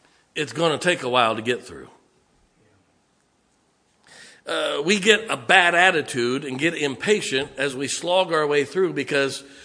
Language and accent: English; Canton, Ohio, United States; We grew up in Canton, Ohio. We grew up on the southwest side of Canton, between Canton and Massillon.